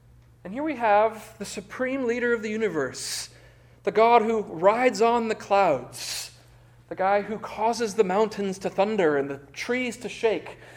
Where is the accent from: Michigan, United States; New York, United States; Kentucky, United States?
Michigan, United States; Concord; Try growing up in Concord, Michigan, where I grew up.